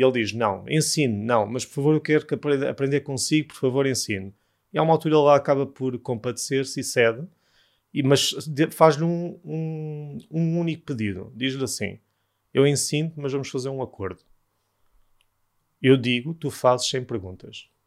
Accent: Alentejo, Portugal; also born or lived in Sintra; Sou alentejano, sintrense, algueirense.

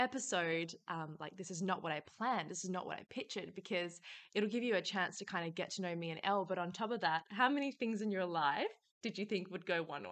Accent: Perth, Western Australia, Australia; I have been back in Perth and just been building my business. I was born and raised in Perth, born into an Italian family.

